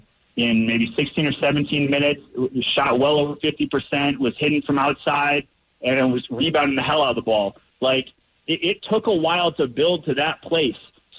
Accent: Cleveland, Ohio, United States; I don't know if you know this. I'm from Cleveland.

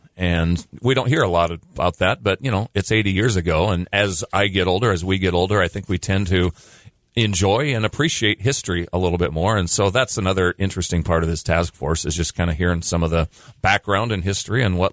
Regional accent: Omaha, Nebraska, United States; I grew up in the Omaha area. Our fair was 15 miles outside of Omaha, yes. You know, in a small town, you know.

